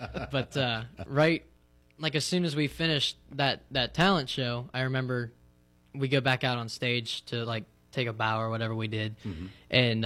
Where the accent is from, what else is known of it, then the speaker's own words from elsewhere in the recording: Adrian, Pennsylvania, United States; I'm from Adrian, Pennsylvania, small town outside of Katanning.